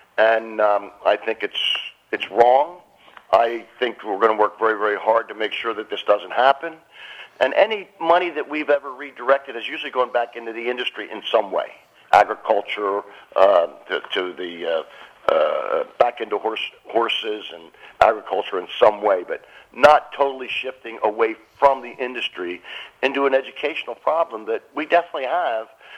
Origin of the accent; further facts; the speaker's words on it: Bensalem, Pennsylvania, United States; Oh, I grew up in Bensalem, and Philadelphia Park has been a part of my life since I was about 20 years old.